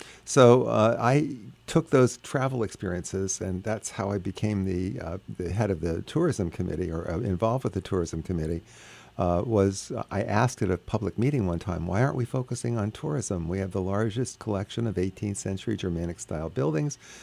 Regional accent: Bethlehem, Pennsylvania, United States; as a young kid growing up in Bethlehem, out in Bayard Park, where, you know, mm-hmm. my parents were not very prosperous, we went to the Jersey Shore and to the Poconos if we got a vacation.

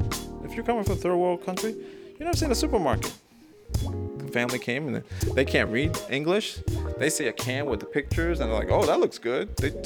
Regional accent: Maryland, United States; That's why I don't have an accent and people find it hard to believe that I'm actually Korean.

